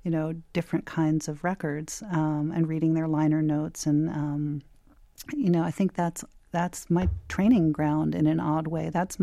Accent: Philadelphia, Pennsylvania, United States; I mean, I grew up in Philadelphia, and I'm the same age as rock and roll.

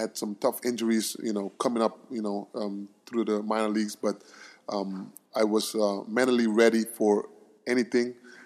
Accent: Aruba; I was growing up in Aruba, I always had a dream, and I wanted to be a soccer player.

